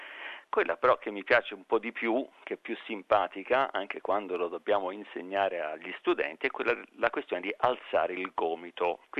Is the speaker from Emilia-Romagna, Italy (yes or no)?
no; Tuscany, Italy; Devo dire che da toscano non è un'espressione che io abbia sentito molto spesso